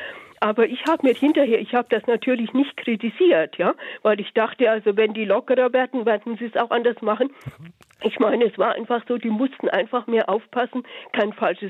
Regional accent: West Germany, Germany; also ich komme aus dem Westen

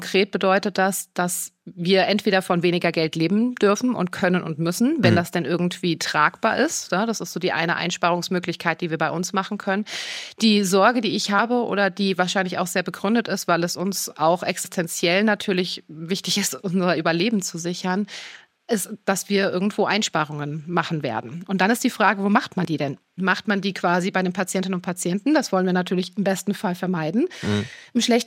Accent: Ulm, Baden-Württemberg, Germany; Ich bin aus der Region Ulm.

